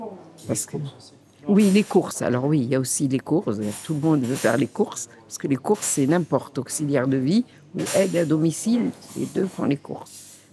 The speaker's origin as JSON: {"language": "French", "country": "Morocco", "moved": "yes", "said": "moi, je suis arrivée du Maroc en 83."}